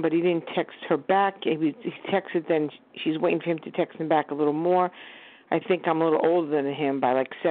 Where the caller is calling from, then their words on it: Long Island, New York, United States; Long Island.